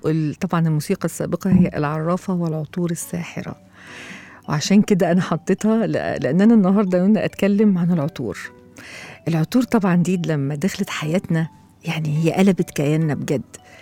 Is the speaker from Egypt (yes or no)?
yes; Egypt; حتى أنا لاحظت في الأفراح عندنا في مصر عموما منذ زمن بعيد